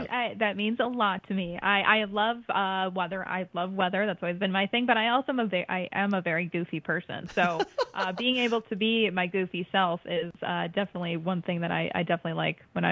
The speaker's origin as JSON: {"language": "English", "region": "Minnesota", "country": "United States", "said": "I'm from Minnesota, from just west of the Twin Cities."}